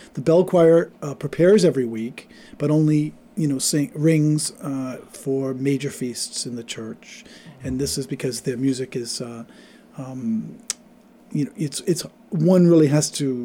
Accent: Rhode Island, United States; I grew up in Rhode Island.

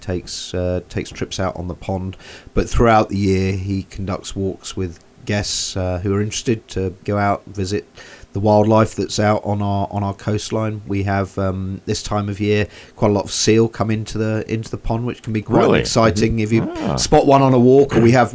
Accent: England, United Kingdom; moved away as an adult; now in United States; I grew up in England. Joined the army when I left school.

